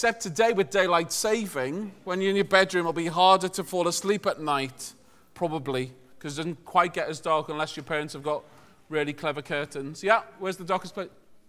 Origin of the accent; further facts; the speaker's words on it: Liverpool, North West England, United Kingdom; born there; I was born in Liverpool, which is neither England, but it's not England either.